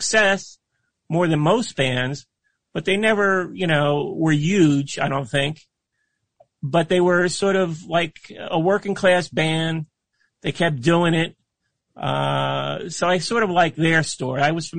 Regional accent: New Jersey, United States; I was in my 20s in the 80s. And I'm from New Jersey.

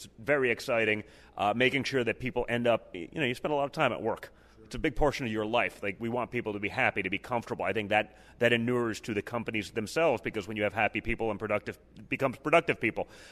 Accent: United States; as a American with five young kids, I want Republicans to be able to actually win

